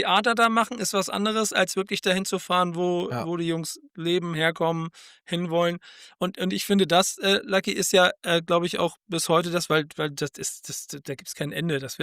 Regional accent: Hamburg, Germany; und als Hamburger den Blick darauf

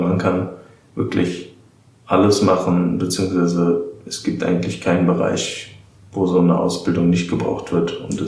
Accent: Darmstadt, Hesse, Germany; Ich komme aus Darmstadt, ich bin 28 Jahre

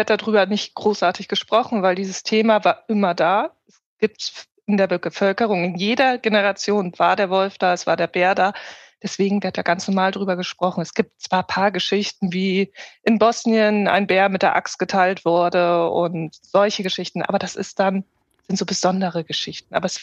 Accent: Northern Germany, Germany; ich komme ja auch ursprünglich aus Norddeutschland, vom Deich

